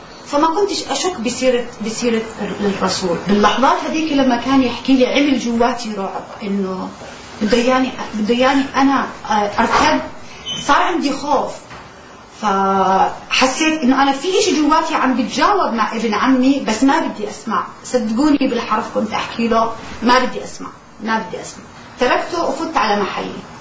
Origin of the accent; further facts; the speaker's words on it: Jordan; من الأردن، عشت من عائلة إسلامية. أنا كنت كأي مسلم ملقن،